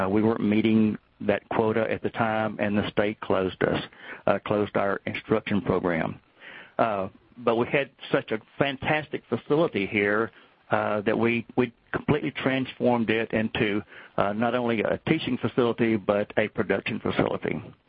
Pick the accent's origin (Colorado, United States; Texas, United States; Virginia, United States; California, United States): Texas, United States; Kilgore; I grew up in Kilgore. My dad had a family printing business that I grew up in. I was running an offset press when I was 14 years old, so I've been in this business for a while. I'm 64